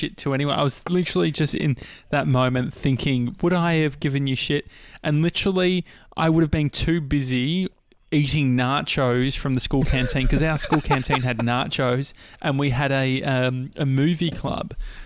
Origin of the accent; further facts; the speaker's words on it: Dandenong, Victoria, Australia; At least I grew up near Dandenong, where shit was actually, like, you'd go to Dandy Station.